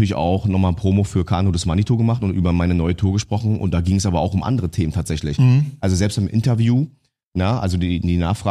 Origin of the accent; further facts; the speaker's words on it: Berlin, Germany; als ganz normaler Vietnamese, als Berliner